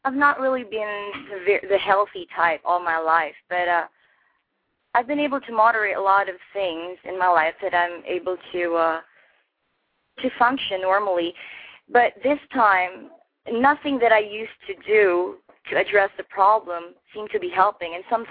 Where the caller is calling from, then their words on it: Stafford, Texas, United States; Oh, I'm in Stafford, very near Houston. It's part of the greater Houston area.